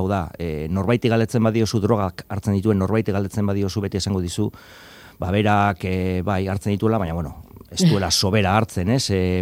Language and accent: Basque; Barakaldo, Basque Country, Spain; Ni Barakaldokoa naiz, hori herri obrero eta orain nahiko itxura aldatuta dagoen herri batekoa